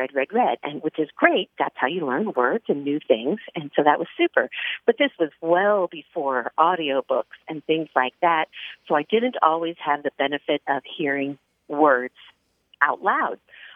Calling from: Newbury Park, California, United States; I'm calling from Newbury Park, California.

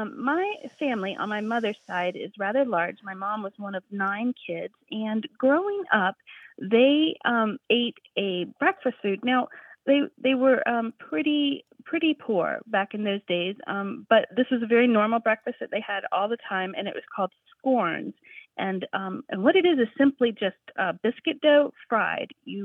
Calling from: Harrisonburg, Virginia, United States; I'm calling from Harrisonburg, Virginia.

